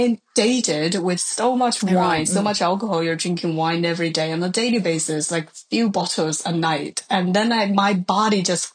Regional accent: China; Growing up in China, like, wine is not part of the culture.

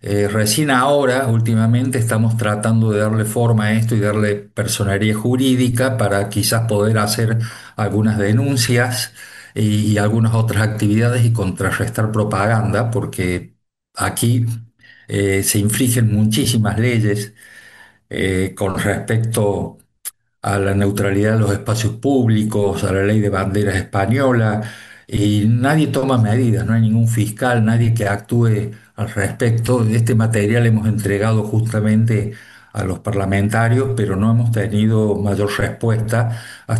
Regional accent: Córdoba, Argentina; moved away; vengo de Argentina, como te darás cuenta por mi acento.

